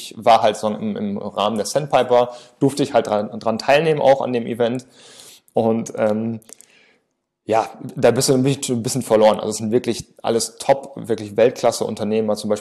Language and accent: German; Osnabrück, Lower Saxony, Germany; born or raised there